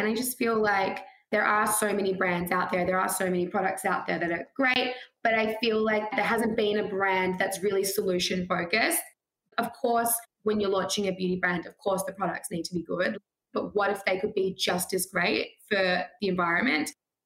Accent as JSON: {"language": "English", "country": "Australia", "tie": "born or raised there", "said": "growing up in Australia, we've had to have so many droughts, we've timed our showers, we've had crazy water restrictions over the years."}